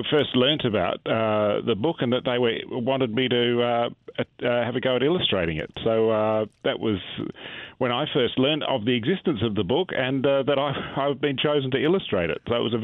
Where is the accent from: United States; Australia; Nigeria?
Australia; I mean, I grew up in Australia and I still live in Australia